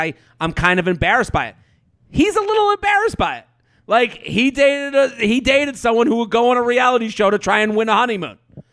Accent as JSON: {"language": "English", "region": "Massachusetts", "country": "United States", "said": "I'm from outside of Boston. Believe me, no one's ever said anything about anybody from Boston."}